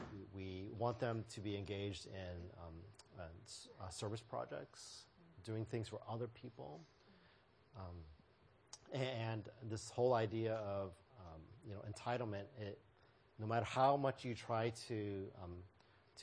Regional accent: United States; When I was growing up in America, my friends were all sort of free-range kids, roaming kids who went anywhere, anytime.

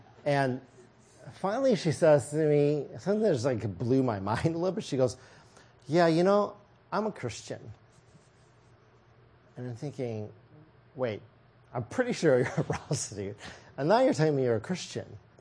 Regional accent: Midwest, United States; Oh, you know, I grew up in the Midwest, so I'm the Asian kid.

